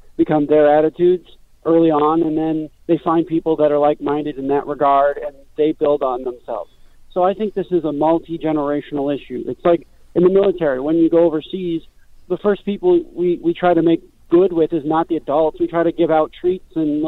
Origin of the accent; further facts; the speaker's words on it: Chicago, Illinois, United States; So I think I grew up in Chicago and worked in the inner city with kids of all varying degrees of ability